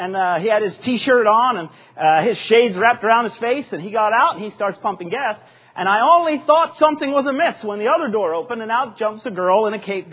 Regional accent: Pennsylvania, United States; And I said, no, actually, I'm from Lebanon County.

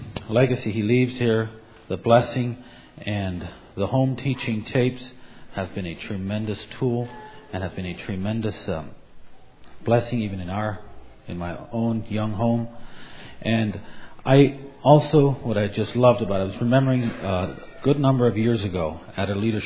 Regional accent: New York, United States; from New York.

